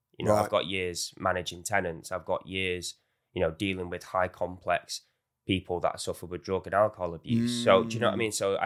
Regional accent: Salford, North West England, United Kingdom; kind of helps being from the area because I grew up in Salford and that's where it was.

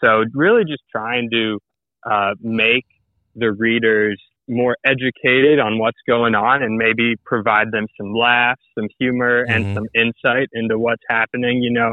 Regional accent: Waynesboro, Virginia, United States; I'm from Waynesboro, Virginia, which is like if the middle of nowhere had a middle of nowhere.

